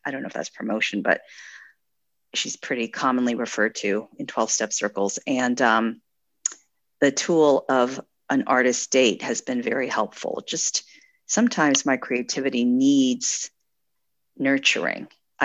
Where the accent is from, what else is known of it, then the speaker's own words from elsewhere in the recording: United States; I'm Korean American. My parents immigrated before I was born.